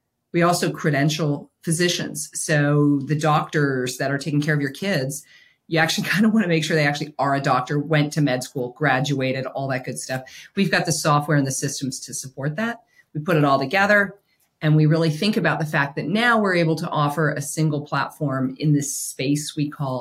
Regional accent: Canada; So I'm from Canada.

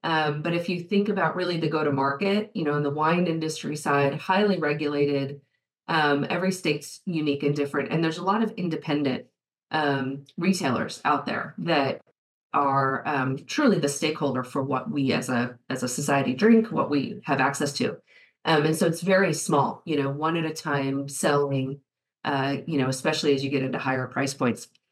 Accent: Chicago, Illinois, United States; I grew up in Chicago, and I was fascinated by back in the day before the computers were on the trading floor

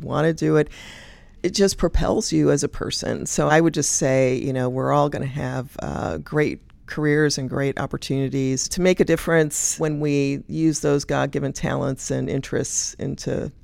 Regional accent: Chicago, Illinois, United States; I'm from Chicago, and it's a great city, one of the greatest cities in the U.S.

